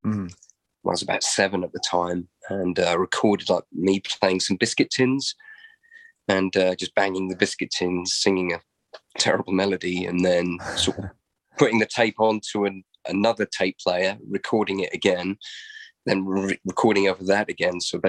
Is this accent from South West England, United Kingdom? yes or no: no; Cromer, East of England, United Kingdom; Well, I'm actually from the East Coast, which is where I am right now. The East Coast of England, that is, up near it's a little town called Cromer. The main city's Norwich.